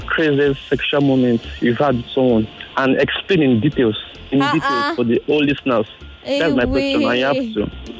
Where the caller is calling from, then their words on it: Ikorodu, Lagos, Nigeria; I'm calling from Ikorodu.